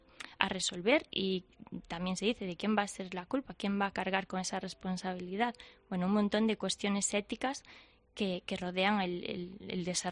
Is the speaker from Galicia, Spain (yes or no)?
yes; Galicia, Spain; Yo ahí, como buena gallega